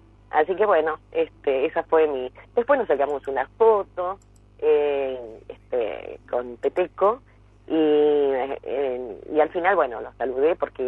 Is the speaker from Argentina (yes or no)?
yes; Río Grande, Argentina; que hizo que yo estuviese justo en el centenario de mi ciudad, porque para todos los que no saben, soy de Río Grande.